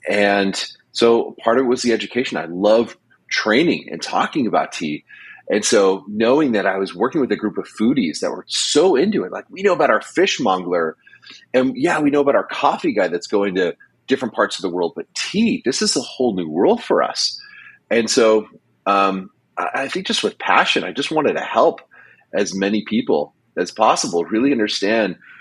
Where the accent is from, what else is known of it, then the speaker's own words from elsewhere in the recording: United States; I'm an American.